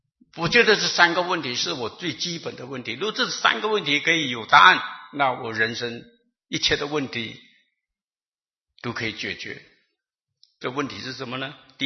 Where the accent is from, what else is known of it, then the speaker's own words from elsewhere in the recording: Malaysia; 我出生在马来西亚，你们知道马来西亚。我住的村子里头从来没有看过基督徒